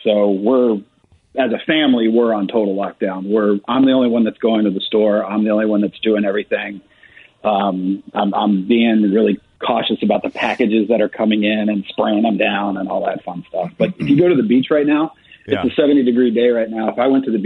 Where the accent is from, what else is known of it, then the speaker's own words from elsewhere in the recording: Baltimore, Maryland, United States; also born or lived in Houston; So I'm originally from Baltimore. I was living in Houston for about 12 years.